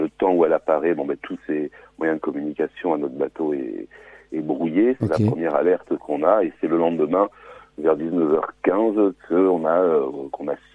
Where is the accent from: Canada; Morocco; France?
France; avec ce sentiment d'être en danger et en tant que Français de pas du tout être protégé